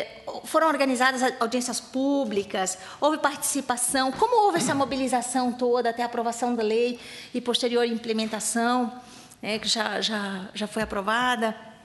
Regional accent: Brazil; que eu sou brasileira, falo português

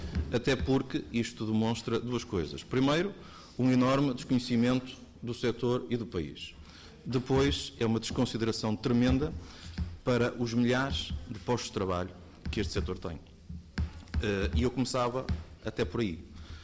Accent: Porto, Portugal; Eu sou de uma região, sou do Distrito do Porto

